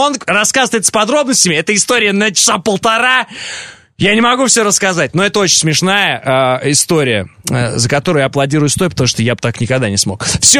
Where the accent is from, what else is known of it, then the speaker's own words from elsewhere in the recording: Urals, Russia; Я сам с Урала, я здесь, никуда уезжать не собираюсь